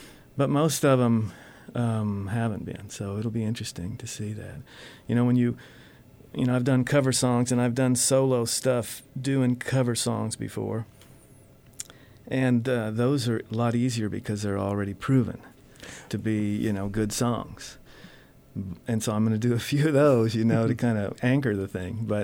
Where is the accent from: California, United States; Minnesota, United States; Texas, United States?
California, United States; I grew up in California